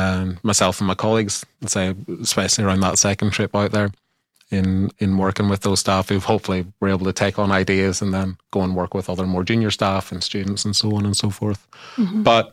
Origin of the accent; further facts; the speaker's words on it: Northern Ireland, United Kingdom; that I wasn't Australian, that I'm actually Northern Irish and have these British connections